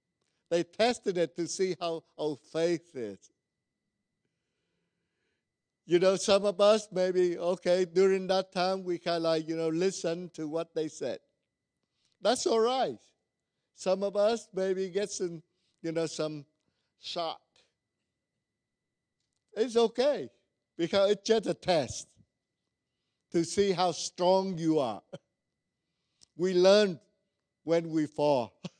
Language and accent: English; California, United States; I grew up in California.